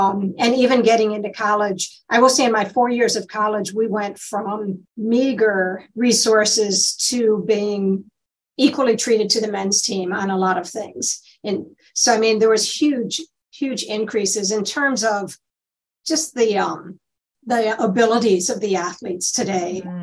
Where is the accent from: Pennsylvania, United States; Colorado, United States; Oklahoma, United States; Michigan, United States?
Michigan, United States; I skied competitively. I'm from Michigan.